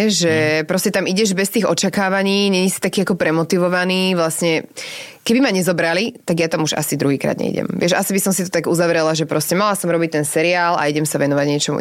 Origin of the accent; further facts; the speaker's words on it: Nitra, Nitra Region, Slovakia; now in Senec, Slovakia; potom sme sa presťahovali do Krškán, takže už som nebola taká Klokočinová.